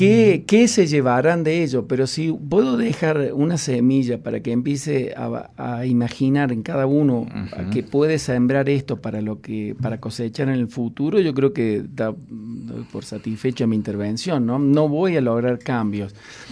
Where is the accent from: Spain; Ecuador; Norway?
Ecuador; Es decir, yo como ecuatoriano.